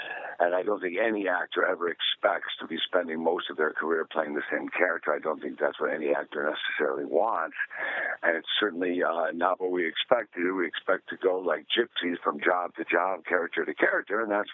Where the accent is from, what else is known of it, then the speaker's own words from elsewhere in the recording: Ottawa, Illinois, United States; in my theater in my hometown in Ottawa, Illinois.